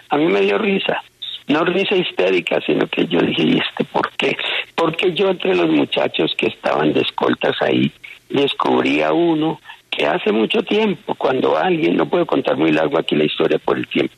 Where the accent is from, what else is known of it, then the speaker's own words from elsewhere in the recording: Quindío, Colombia; el Cocora es de mi tierra, yo soy del Quindío, y es uno de los lugares de turismo más grandes de Colombia